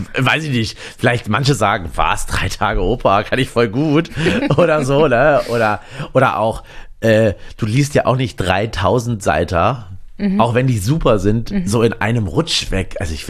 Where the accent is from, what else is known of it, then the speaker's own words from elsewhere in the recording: East Germany, Germany; born there; ich bin ja in der DDR geboren